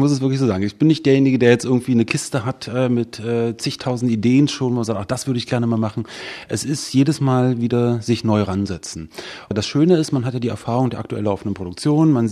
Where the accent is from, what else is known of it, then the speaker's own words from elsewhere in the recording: Potsdam, Brandenburg, Germany; Ich bin in Potsdam geboren, ich bin auch in Potsdam zur Schule gegangen, ich bin aber Geltor.